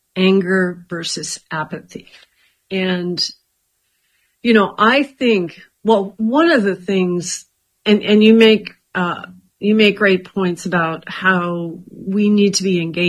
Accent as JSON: {"language": "English", "region": "New York", "country": "United States", "tie": "born or raised there", "said": "we grew up in New York, and New Yorkers understand his history"}